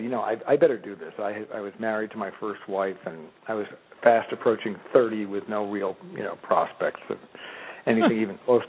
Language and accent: English; Massachusetts, United States; I'm from Massachusetts. I'm very East Coast. So it was like I had no desire to move to California.